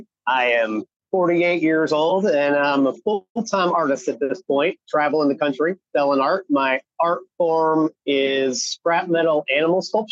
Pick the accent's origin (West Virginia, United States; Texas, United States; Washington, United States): West Virginia, United States; moved away as an adult; now in Florida, United States; My origin story started out moving to Florida when I was 19 from West Virginia